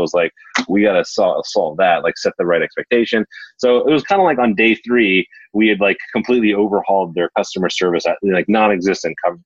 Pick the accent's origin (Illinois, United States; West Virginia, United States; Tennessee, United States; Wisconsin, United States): West Virginia, United States; born there; well, I was born in West Virginia, which is a really weird place to start.